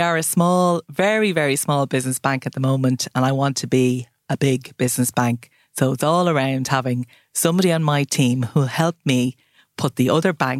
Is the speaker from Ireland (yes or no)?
yes; Cork, Munster, Ireland; accent: Cork; Yeah, can you not hear my Cork accent?